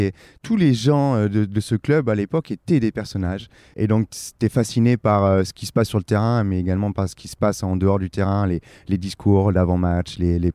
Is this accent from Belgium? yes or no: no; Perpignan, Occitanie, France; je suis originaire de Perpignan, j'ai grandi à Perpignan.